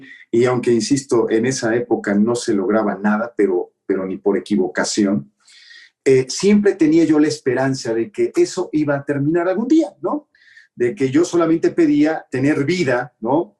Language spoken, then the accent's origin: Spanish; Toluca, State of Mexico, Mexico; sí, soy de Toluca, ¿y qué?